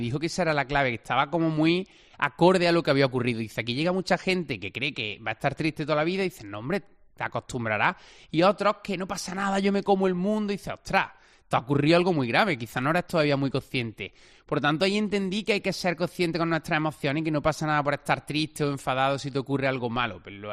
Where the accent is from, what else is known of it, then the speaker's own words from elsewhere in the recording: Córdoba, Andalusia, Spain; yo soy de Córdoba capital, que Córdoba no es una ciudad muy grande.